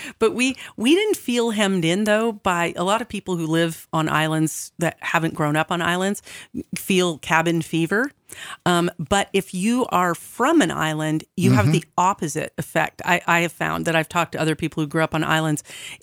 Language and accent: English; Oahu, Hawaii, United States; I was born on Oahu.